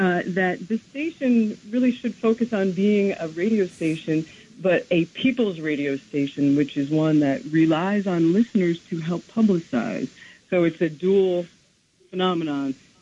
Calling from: New Jersey, United States; I'm calling from New Jersey.

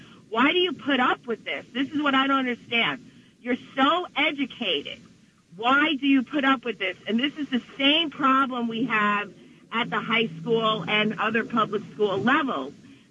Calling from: New Jersey, United States; Good morning. … from Bergen County.

